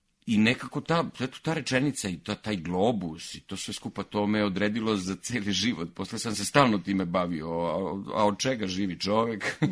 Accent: Niš, Southern and Eastern Serbia, Serbia; Pa ja sam rođen pored Čaira, znači moglo bi se reći da sam Čairac, jel?

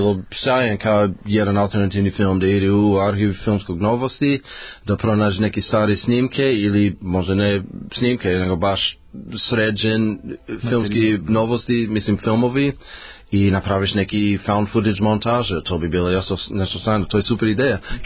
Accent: Los Angeles, California, United States; Serbian is a second language; moj grad Los Angeles je moj rodni grad

